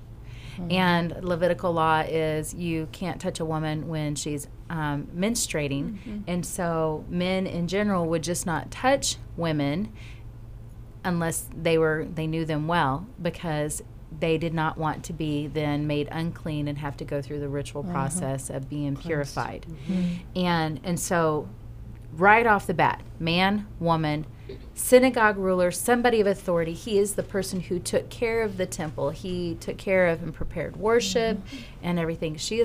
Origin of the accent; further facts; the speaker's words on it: the South, United States; And I'm from the South.